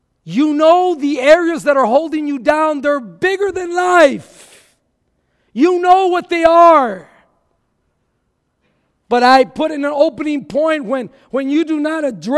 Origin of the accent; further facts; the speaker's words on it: Texas, United States; I'm from Texas, man. Try me.